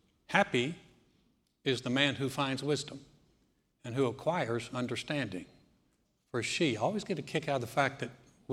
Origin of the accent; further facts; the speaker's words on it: North Carolina, United States; It was a church in my hometown in North Carolina.